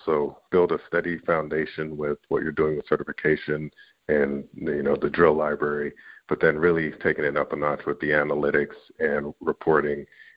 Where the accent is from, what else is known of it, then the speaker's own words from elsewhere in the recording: Canada; We do a lot of work up in Canada. I'm Canadian.